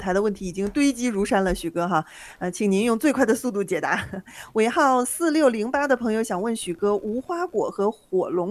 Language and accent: Chinese; Northeast China, China; 小时候，我们家是东北的哈，一到冬天我们就囤这个叫什么冬菜。